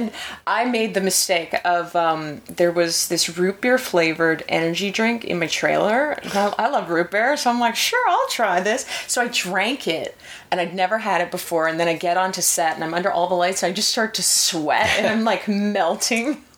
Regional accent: Manitoba, Canada; I'm originally from Manitoba

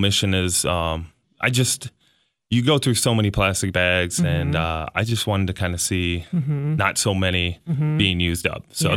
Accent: Stevensville, United States; We're from Stevensville, so in that little town, mm-hmm. you can tell that we have all kind of come together

